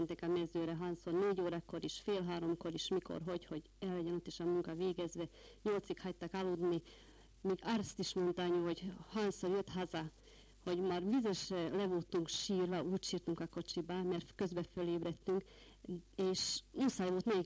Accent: Tarna, Hungary; tarnai lakos, két gyermekem van. Itt születtem Tarnán, a falu végén laktunk egy szobás, egy konyhás lakásban először.

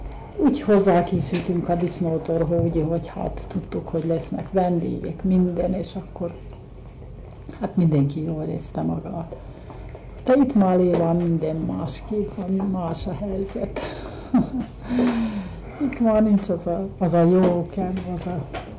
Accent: Csata, Nitra Region, Slovakia; még a szülői házban laktunk otthon Csatán.

